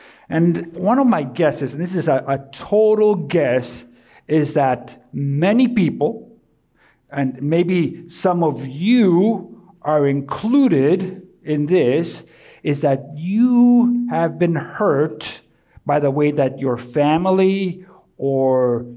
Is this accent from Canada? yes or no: no; Colombia; now in United States; Now, growing up in Colombia, the New Year's celebrations were very different than they are here.